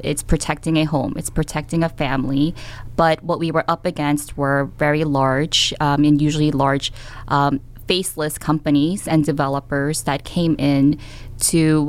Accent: Queens, New York, United States; Well, I was born and raised in Queens, and I was really, you know, embedded in the neighborhoods that I grew up in.

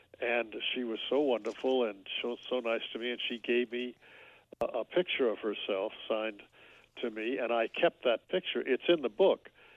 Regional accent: Detroit, Michigan, United States; born there; Well, I was born in Detroit.

